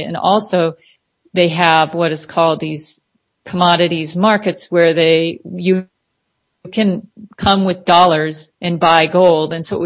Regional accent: Patagonia, Arizona, United States; I'm from Patagonia, Arizona in my temple

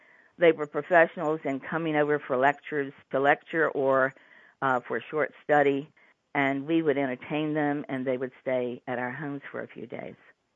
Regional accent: the South, United States; I realized for the first time what it meant to be a Southerner and that my hometown had two towns, one for whites and one for African-Americans.

